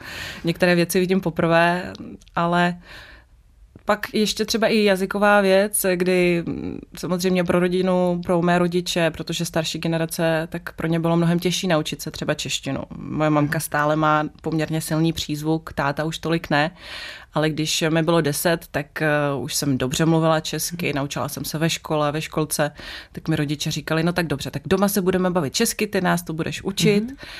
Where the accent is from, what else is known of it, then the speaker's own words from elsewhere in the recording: Kazakhstan; že pocházím z Kazachstánu, takže jsem musela vysvětlit tu genezi vlastně sebe.